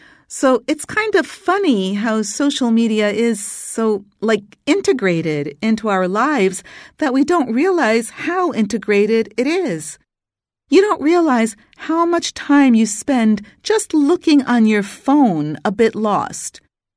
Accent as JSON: {"language": "English", "country": "Portugal", "second_language": "English", "moved": "as an adult", "lives_now": "Oslo, Norway", "said": "I am from Portugal. I am Portuguese, but I moved to Norway 5 years ago. So I have been living in Oslo, in Norway, for 5 years."}